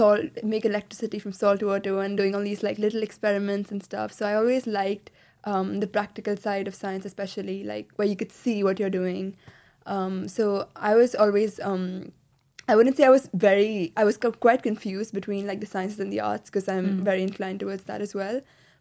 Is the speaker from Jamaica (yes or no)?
no; Mumbai, Maharashtra, India; I'm from Mumbai and I come from almost like a family of engineers. My mom is an engineer, my dad is an engineer.